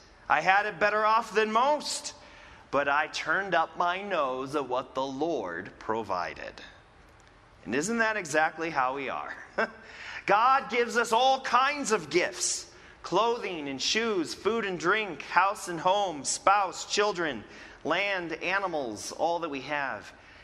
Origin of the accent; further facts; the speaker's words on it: Milwaukee, Wisconsin, United States; When I was growing up in Milwaukee, my parents owned an Italian restaurant.